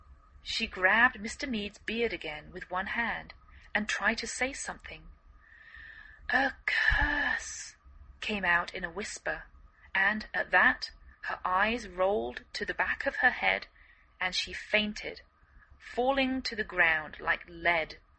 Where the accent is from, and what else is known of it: England, United Kingdom; now in United States